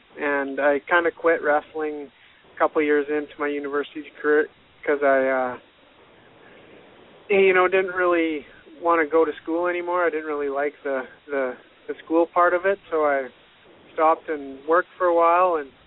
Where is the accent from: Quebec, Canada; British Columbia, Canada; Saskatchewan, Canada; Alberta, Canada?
Saskatchewan, Canada; Saskatoon; only place in Canada that actually has Access TV. Otherwise, it's all in the States. So people from my hometown actually get to watch me.